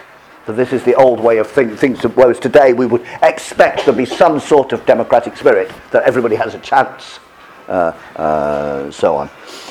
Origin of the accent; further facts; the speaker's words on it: United Kingdom; I always use Oxford dictionaries, of course, because we are British, aren't we?